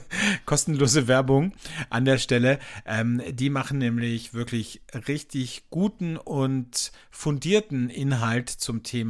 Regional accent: Carinthia, Austria; vor allem im Süden von Österreich, in Kärnten, da wo ich herkomme, da gibt es das auch

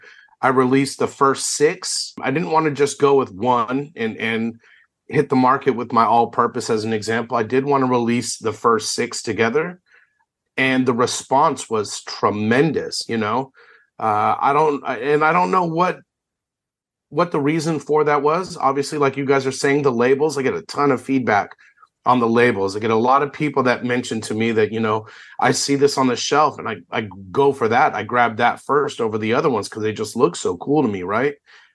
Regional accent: California, United States; You know, where I was raised here in California, we cook a lot of tri-tip here, right?

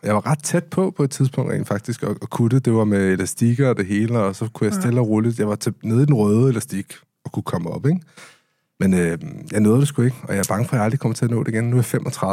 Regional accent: Amager, Capital Region, Denmark; Det lyder ligesom min opvækst på Amager.

